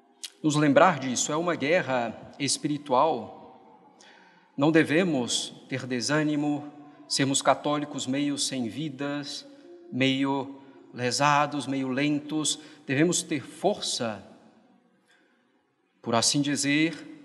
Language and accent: Portuguese; Brazil; como nós, brasileiros, como povo